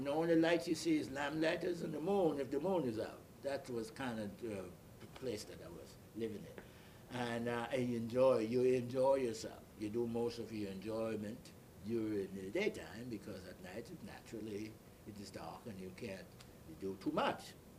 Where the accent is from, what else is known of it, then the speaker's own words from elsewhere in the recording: Crooked Island, Bahamas; also born or lived in Nassau; I was born in Nassau, Bahamas. At an early age, my mother sent me to an island called Crooked Island, spelled C-R-O-O-K-E-D Island.